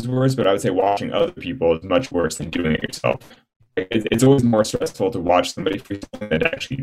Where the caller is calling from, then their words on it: Las Vegas, Nevada, United States; No, I'm in my home in Las Vegas, in Nevada.